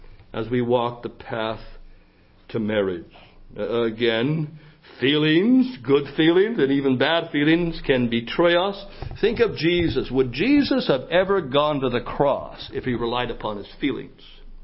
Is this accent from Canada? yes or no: yes; Canada; now in United States; I remember the first time I came across the border from Canada to America